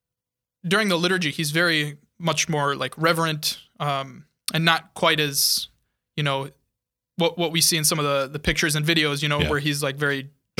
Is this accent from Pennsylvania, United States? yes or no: no; Sioux Falls, South Dakota, United States; I'm not from New York. I'm from Sioux Falls, and I'm excited to be with the people in Sioux Falls. I'm excited to go back to the place where the faith was nurtured in me at such a young age.